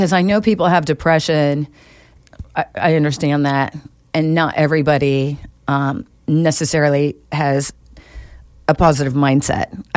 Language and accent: English; California, United States; I did a 3-week trip to California, my home state.